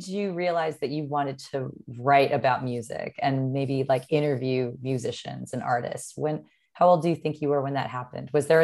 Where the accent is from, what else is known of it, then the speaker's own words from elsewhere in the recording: California, United States; I'm from California, especially I live in Los Angeles.